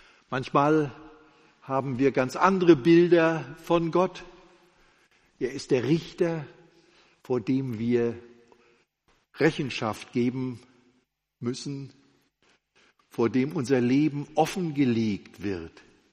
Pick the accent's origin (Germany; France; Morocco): Germany; Rostock, Mecklenburg-Vorpommern; in Rostock gab es über dem Altar ein ganz großes Dreieck